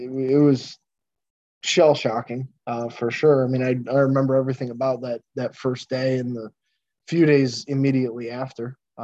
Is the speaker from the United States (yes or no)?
yes; Parma, Ohio, United States; So I grew up in Parma, went to St. Charles for grade school, right over on Ridge Road